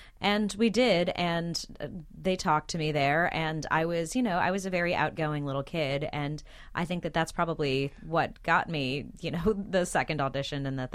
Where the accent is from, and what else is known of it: California, United States; born or raised there